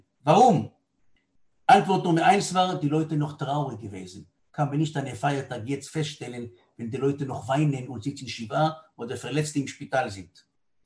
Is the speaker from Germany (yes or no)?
no; Tel Aviv, Tel Aviv District, Israel; ich bin in Tel Aviv aufgewachsen. In unserem Haus in Ben Yehuda, in Tel Aviv, wir sind die einzige religiöse Familie in unserem Haus